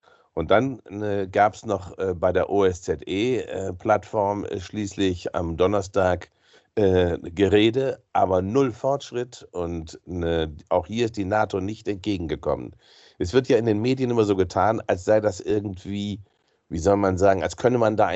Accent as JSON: {"language": "German", "country": "Germany", "said": "Ich bin nicht neutral als Deutscher, wenn mein Land verwickelt ist in eine gewaltige Aggression."}